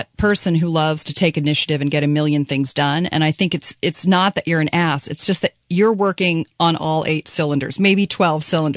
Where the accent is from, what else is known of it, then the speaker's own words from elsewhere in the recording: California, United States; You know, I'm a Californian, Sean, so you know that I do kooky stuff.